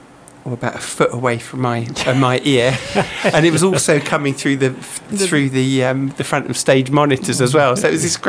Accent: Epsom, South East England, United Kingdom; also born or lived in Surbiton, London; I was born in Surbiton in South London and moved, spent most of my life in Epsom, in Surrey.

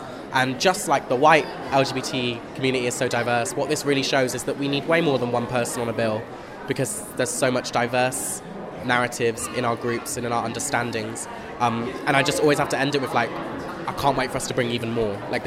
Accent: Bristol, South West England, United Kingdom; it's been really special to be able to do a talk in Bristol because so much of my roots is here. I grew up in Hillfields on the council estate. Went to Down End School

